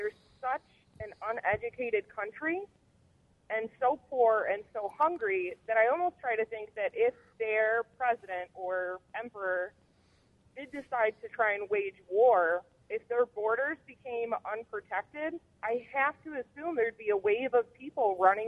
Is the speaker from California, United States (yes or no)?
no; Chicago, Illinois, United States; I'm originally from Chicago.